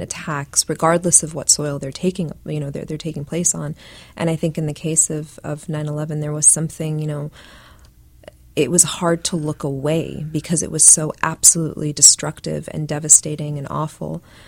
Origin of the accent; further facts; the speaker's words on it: United States; how to be proud of the fact that I'm Arab and that I'm an American and that I can be both.